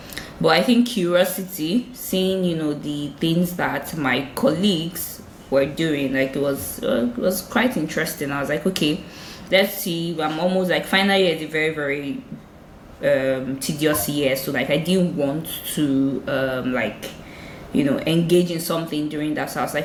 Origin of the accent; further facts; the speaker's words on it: Port Harcourt, Rivers, Nigeria; I grew up in Port Harcourt